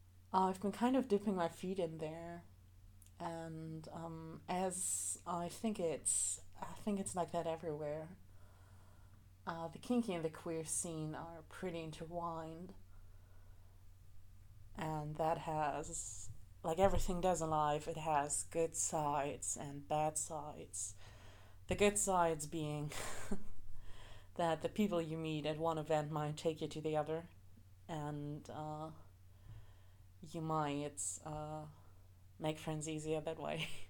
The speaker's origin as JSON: {"language": "English", "region": "Brandenburg", "country": "Germany", "said": "It's easier to say I am from Berlin than I'm from this obscure little town about an hour east from Berlin, you know."}